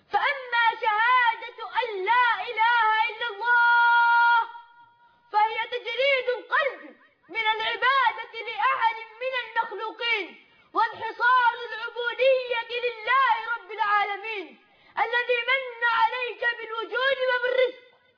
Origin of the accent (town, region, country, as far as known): Egypt